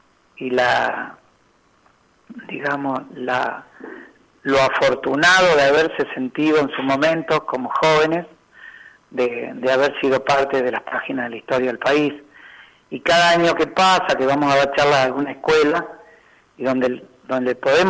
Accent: Argentina; siendo buenos argentinos

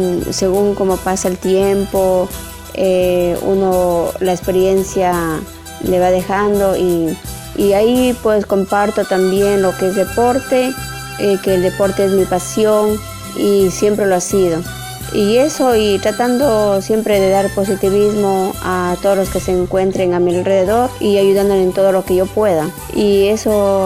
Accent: Cuenca, Azuay, Ecuador; now in Las Palmas de Gran Canaria, Spain; soy de Ecuador, de una provincia tan linda, la provincia de La Suay, mi ciudad es Cuenca. Vivo aquí en Las Palmas de Gran Canaria, 15 años

